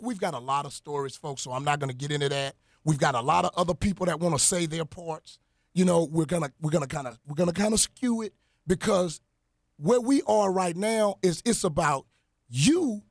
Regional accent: Louisiana, United States; Because I'm from Central Louisiana, and I'm not finna allow any more people that I know and love, because we love this community.

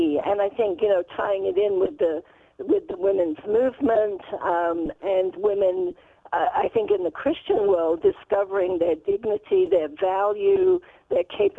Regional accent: United Kingdom; moved away as an adult; now in United States; being British, which I am, I don't have much accent left, but I think I was raised in a very different culture with a very different mindset, plus my own personal story of coming to America at 22

